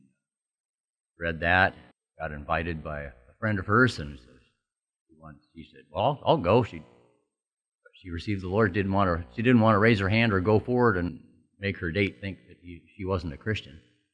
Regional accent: Chico, California, United States; Well, as you said before … I was born and raised right here in Chico. Hometown boy, second generation Chicoan, in fact.

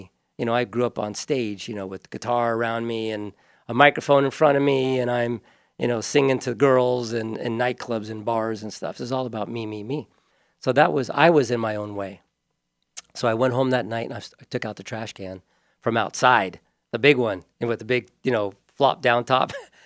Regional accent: Hawaii, United States; also born or lived in Los Angeles; now in Paradise, United States; I grew up in Hawaii. I moved to LA to be a musician. And then we moved up to Paradise in 1996 to be by her parents

